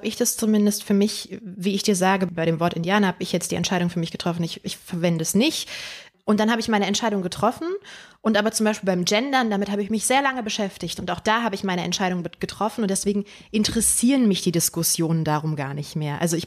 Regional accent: Berlin, Germany; Und Berlin war und ist meine Heimat.

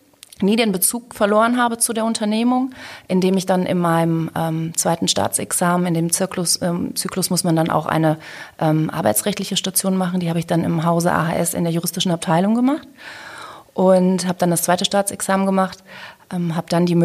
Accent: Düsseldorf, North Rhine-Westphalia, Germany; also born or lived in Hamburg; dass ich tatsächlich wohnhaft bin in Düsseldorf. Ich bin in Düsseldorf groß geworden und habe, als ich die Geschäftsführung jetzt der Holding in 2009 übernommen habe, auch sehr viele Jahre in Hamburg gewohnt und gelebt.

